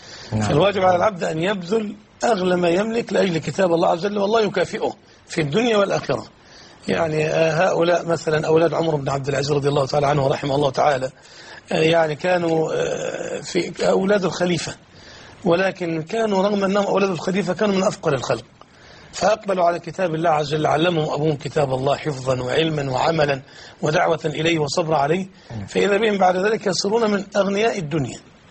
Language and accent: Arabic; Qatar; أنا أذكر والله عندي عندنا في قطر